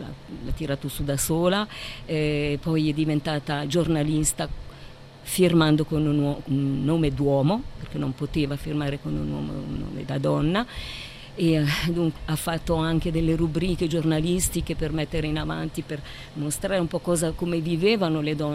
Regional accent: Ticino, Switzerland; born there; io sono nata in Ticino, dove Alfonsina è nata

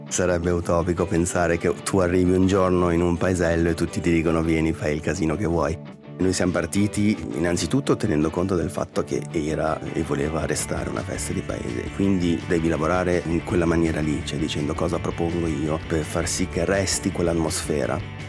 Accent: Ticino, Switzerland; Dall'altra parte, come ticinese, a me piacerebbe poter veramente andare oltre quel complesso di inferiorità che si ha nei confronti del resto della Sv

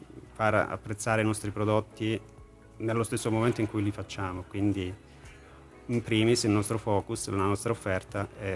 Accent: Calabria, Italy; now in Switzerland; naturalmente dal mio accento si sente che non sono di San Bernardino.

